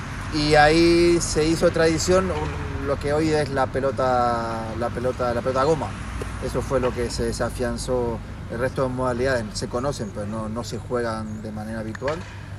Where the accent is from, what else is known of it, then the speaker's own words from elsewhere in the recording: Buenos Aires, Argentina; now in Barcelona, Spain; Yo vengo de Buenos Aires, de Argentina, y ya llevo 20 años en España, en Barcelona.